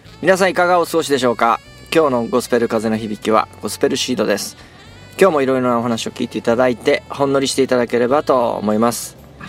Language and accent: Japanese; Fukushima, Japan; 私も福島の出身でございますけれども